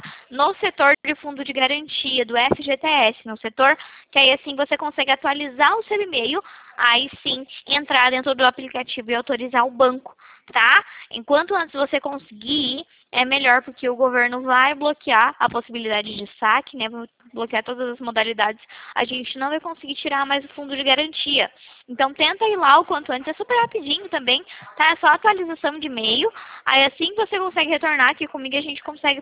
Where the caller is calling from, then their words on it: Valinhos, São Paulo, Brazil; Eu falo de Valinhos, São Paulo.